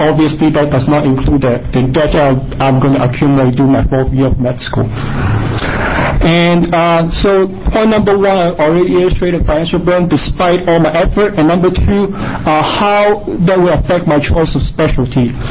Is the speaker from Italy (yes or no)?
no; Hong Kong; Obviously, I'm not from Oregon originally. I grew up in Hong Kong, and I'm the first in my family to go to med school and also college. And I'm from a low-income family because basically my parents don't speak English.